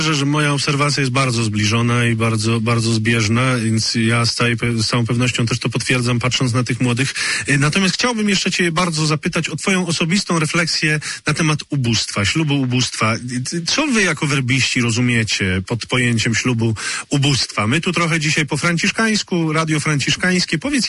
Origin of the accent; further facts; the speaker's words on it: Tczew, Pomeranian Voivodeship, Poland; O, jakże uroczo, to moje strony